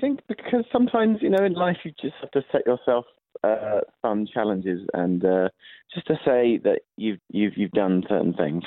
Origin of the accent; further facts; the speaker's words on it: London, United Kingdom; I'm a Londoner from London